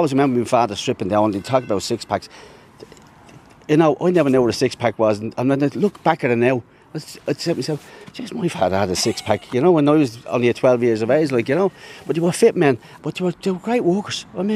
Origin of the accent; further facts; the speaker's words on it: Finglas, County Dublin, Ireland; I'm from Finglas.